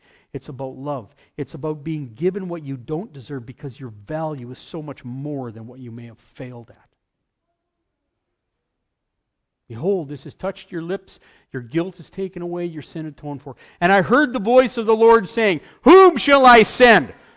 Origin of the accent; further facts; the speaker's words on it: Canada; I'm a Canadian Lutheran. Canadian Lutherans are different because they ain't even proud of who they are